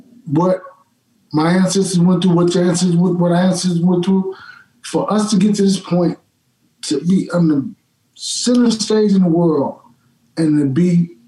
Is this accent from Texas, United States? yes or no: yes; Dallas, Texas, United States; You know, I grew up, I'm from Dallas